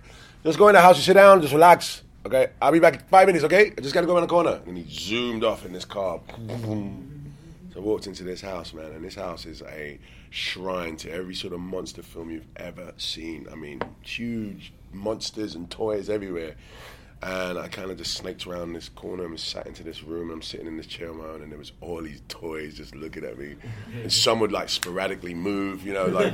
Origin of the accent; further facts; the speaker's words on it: London, United Kingdom; accent: Cockney; Yeah, I'm from East London, born and raised in East London. I'm literally a Cockney, which is someone that's born within the 3 mile radius.